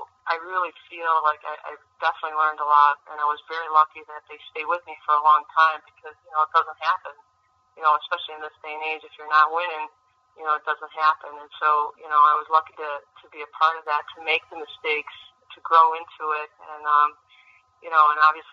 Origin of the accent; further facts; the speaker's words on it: Buffalo, New York, United States; It was in Syracuse, which is very close to my hometown in Buffalo